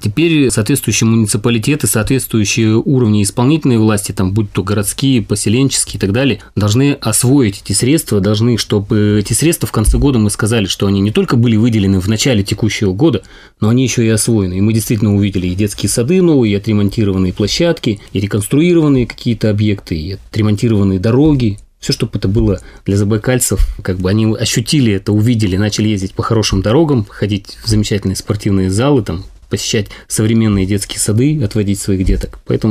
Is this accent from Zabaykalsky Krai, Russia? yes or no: yes; Krasnokamensk, Zabaykalsky Krai, Russia; о Краснокаменске, моем родном городе